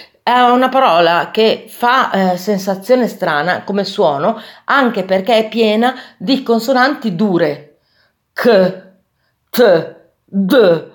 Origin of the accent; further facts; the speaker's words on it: Bologna, Emilia-Romagna, Italy; bolognesi, ma mi piace anche la Sicilia tantissimo.